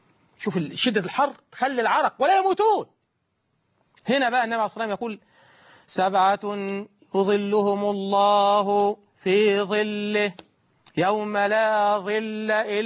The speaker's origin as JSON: {"language": "Arabic", "country": "Egypt", "said": "وأن يجعل بلدنا مصر بلد أمن وأمان وخير وعدل وإحسان"}